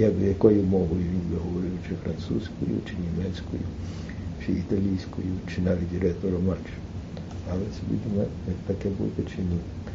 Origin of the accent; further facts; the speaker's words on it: Canada; тому що я з Канади, то там були інші люди з Канади